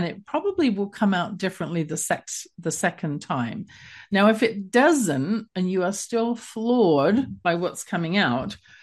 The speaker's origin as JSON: {"language": "English", "region": "England", "country": "United Kingdom", "tie": "born or raised there", "said": "when I grew up in England"}